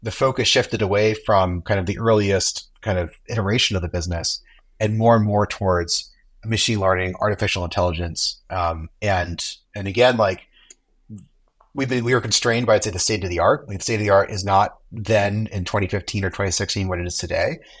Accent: California, United States; I grew up in Silicon Valley out here in California and been, coding and using computers since I can remember.

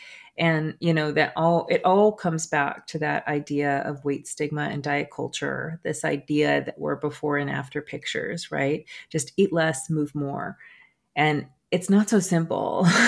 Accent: New Jersey, United States; been state level bills that have been introduced in New York, Massachusetts, Vermont, and New Jersey, my home state.

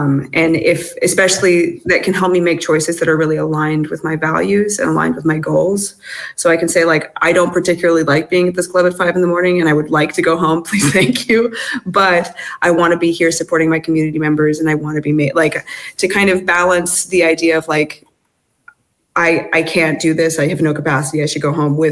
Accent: United States; now in France; I mean, I live in France, which is a small miracle as an American

